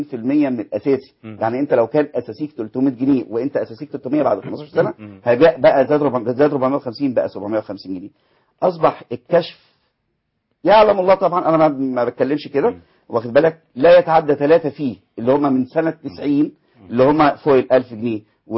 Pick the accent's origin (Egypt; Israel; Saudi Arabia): Egypt; واحنا كمصريين ناس افاضل